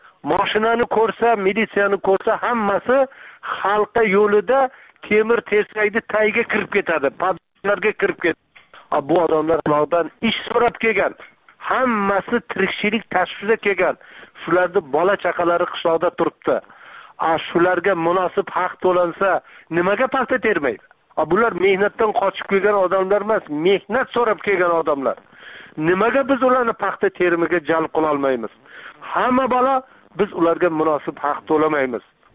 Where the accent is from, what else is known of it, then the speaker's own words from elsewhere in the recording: Jizzakh, Jizzakh Region, Uzbekistan; men o'zim tug'ilib o'sgan Jizzax tumanini Malgizor tol etaklarida o'zim bolaligim o'tgan, o'zim tug'ilgan qishloqlarda ancha vaqt yurishimga to'g'ri keldi.